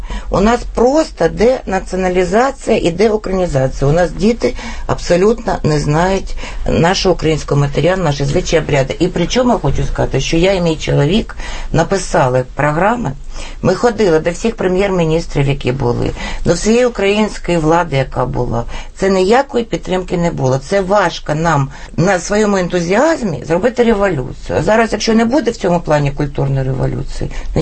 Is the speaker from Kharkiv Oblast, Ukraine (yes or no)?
no; Kyiv, Ukraine; Я киянка. От уявіть собі, я в третьому поколінні киянка.